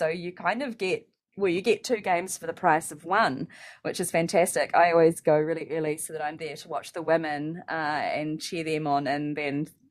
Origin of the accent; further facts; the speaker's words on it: New Zealand; now in Wellington, New Zealand; I grew up in Central Districts and supported CD for a long time, but I'm Wellington through and through now.